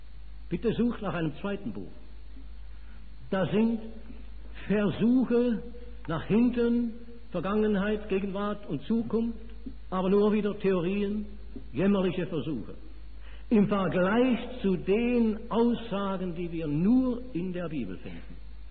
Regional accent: Switzerland; accent: Swiss German; first language Swiss German; deutsche Sprache ist meine Muttersprache, also auf Schweizerdeutsch vorerst war

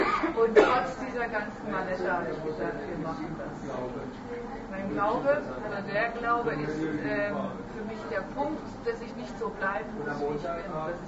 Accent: Bremen, Germany; ich komme aus Bremen mit Bärbel.

